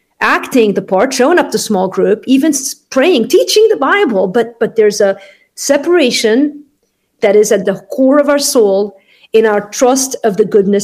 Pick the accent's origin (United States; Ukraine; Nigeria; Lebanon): Lebanon; I grew up in Lebanon. I go and serve with Syrian refugees now.